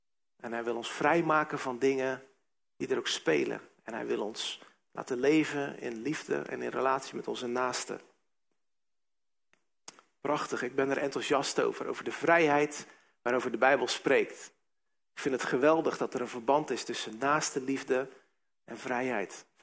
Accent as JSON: {"language": "Dutch", "region": "South Holland", "country": "Netherlands", "said": "En ik kom zelf uit de Hoekse Waard. Nou, dat is een beetje een streek."}